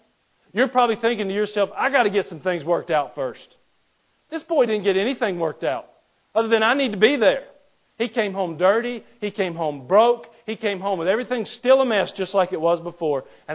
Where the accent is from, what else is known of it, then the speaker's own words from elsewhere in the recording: Georgia, United States; also born or lived in Virginia; We're from Georgia, and we lived in Virginia for a while, and we would travel home to Georgia as much as possible.